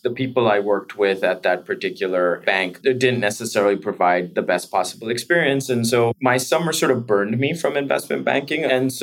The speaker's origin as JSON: {"language": "English", "country": "Japan", "tie": "born or raised there", "also_born_or_lived": "Taipei, Taiwan", "said": "I was born in Taipei, Taiwan, and then a year into my life, my parents moved me to Japan. It was a sort of disruptive period in our lives in that my grandparents are ethnically Indian, and they were in India during independence."}